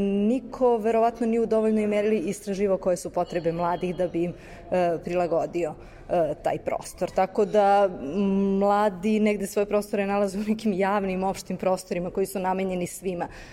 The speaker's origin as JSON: {"language": "Serbian", "town": "Niš", "region": "Southern and Eastern Serbia", "country": "Serbia", "said": "Evo, konkretno ja dolazim iz Niša."}